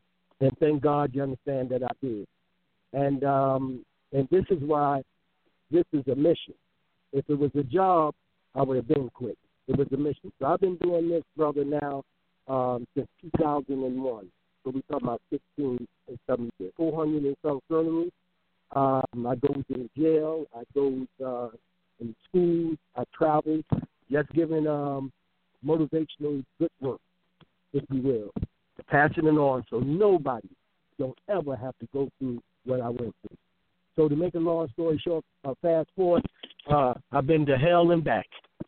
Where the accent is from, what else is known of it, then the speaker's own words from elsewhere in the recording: Newark, New Jersey, United States; First of all, I grew up in Newark, December 26, 1947. It was a snowstorm.